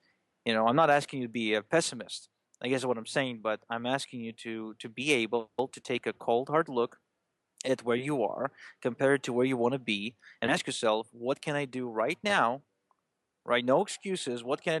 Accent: Israel; when I was growing up in Israel

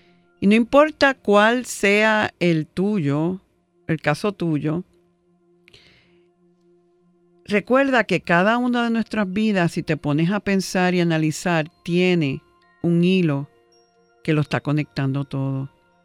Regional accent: Puerto Rico; now in United States; Yo amo a Puerto Rico, soy puertorriqueña de pura cepa y cada vez más me siento orgullosa de nuestra gente. Estando todos estos años en Estados Unidos, me he dado cuenta que nosotros los boricuas somos bien cariñosos, bien amorosos.

